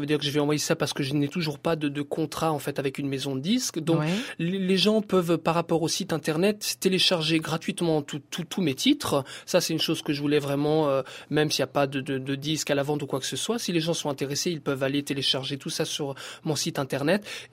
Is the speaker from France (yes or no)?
yes; France; Non, je suis français avant tout.